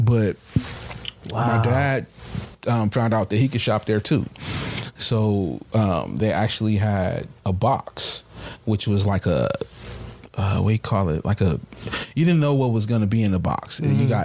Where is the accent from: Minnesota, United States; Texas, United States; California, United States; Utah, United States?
California, United States; Los Angeles; I'm from Los Angeles.